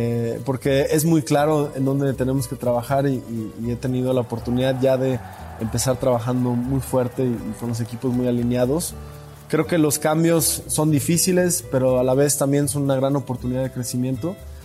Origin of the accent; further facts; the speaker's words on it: Mexico; lo que nos apasiona como mexicanos en el fútbol